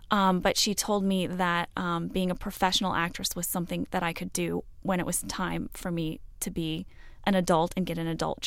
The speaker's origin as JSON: {"language": "English", "town": "St. Louis", "region": "Missouri", "country": "United States", "tie": "born or raised there", "lives_now": "Los Angeles, United States", "said": "I grew up in St. Louis, Missouri."}